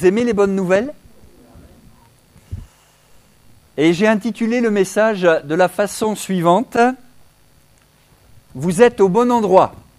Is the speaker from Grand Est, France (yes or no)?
yes; Grand Est, France; je suis originaire des Hautes-Vosges, sur une chaume, c'est des alpages à 1200 mètres là-haut